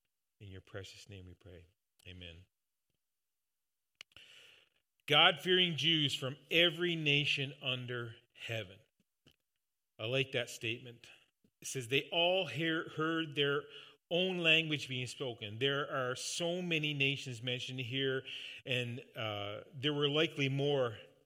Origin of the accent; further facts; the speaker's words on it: Newfoundland and Labrador, Canada; accent: Newfoundland; their Galilean dialect, something that I'm very familiar with as a Newfoundlander.